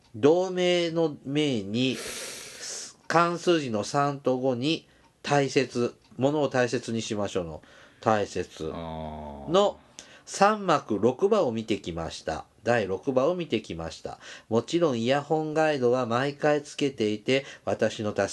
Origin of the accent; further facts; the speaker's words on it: Kumamoto, Japan; moved away as an adult; also born or lived in Nagasaki / Fukuoka; now in Tokyo, Japan; 私は熊本県南部の出身でして、今は東京に住んでいます。7年前まで熊本、長崎、福岡と九州の中をうろうろしておりましたが、結婚を機に東京で暮らすようになりました。